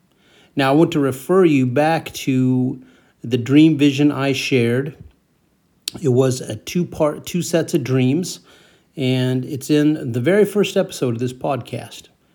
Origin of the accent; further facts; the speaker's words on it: California, United States; moved away as an adult; now in Ukraine; Now, I grew up, I've lived the last 10 years in Ukraine. I grew up in California.